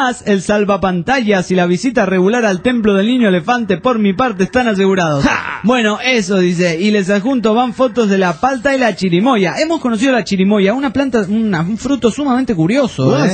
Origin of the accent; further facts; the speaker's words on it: El Tocuyo, Lara, Venezuela; soy del Tocuyo, República Bolivariana de Venezuela